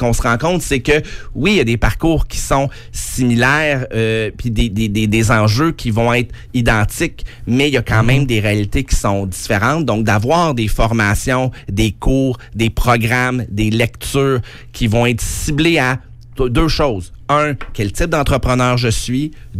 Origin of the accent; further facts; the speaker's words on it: Granby, Quebec, Canada; je viens des cantons d'Est, Granby